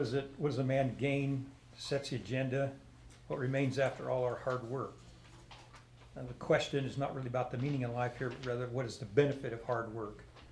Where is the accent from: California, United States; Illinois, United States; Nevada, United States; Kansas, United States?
Kansas, United States; Now, we're from Kansas, land of the south wind, so we know this, right?